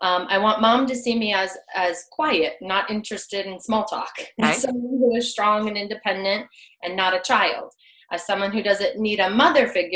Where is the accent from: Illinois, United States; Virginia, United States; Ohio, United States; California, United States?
Virginia, United States; Virginia.